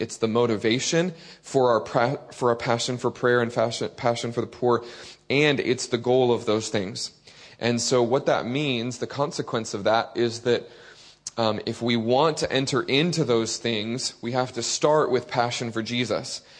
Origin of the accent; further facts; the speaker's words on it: United States; I pray that you will bear with my abrasive American accent for a little while